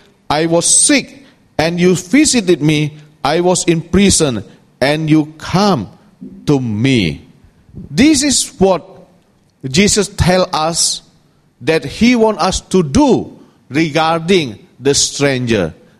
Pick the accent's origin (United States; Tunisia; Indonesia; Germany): Indonesia; now in Hong Kong; I'm from Indonesia, moved to Hong Kong as a immigrant professional.